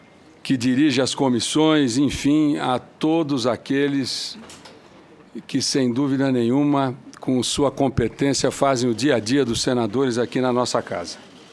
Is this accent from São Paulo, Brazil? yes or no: no; Mato Grosso do Sul, Brazil; born there; ao povo do meu estado, ao povo do Mato Grosso do Sul. Estado porque onde nasci, onde minha família se fez